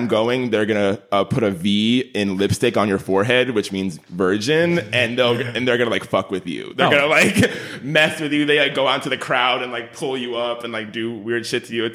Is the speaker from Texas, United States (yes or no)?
no; New York, United States; I'm from New York. So like when you talk about like queer icons, like that's one of them.